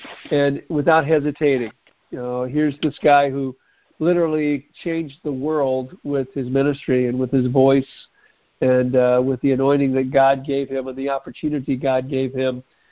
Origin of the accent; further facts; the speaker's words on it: Charlotte, North Carolina, United States; I grew up in Charlotte.